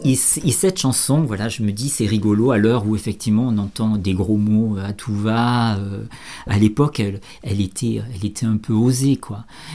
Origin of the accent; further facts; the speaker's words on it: Nice, Provence-Alpes-Côte d'Azur, France; moi je suis niçois et c'est un peu voilà un peu la même région